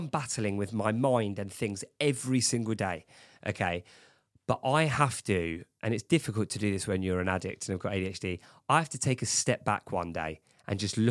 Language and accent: English; England, United Kingdom; But at the same time, we are English, okay? We are very skeptical people.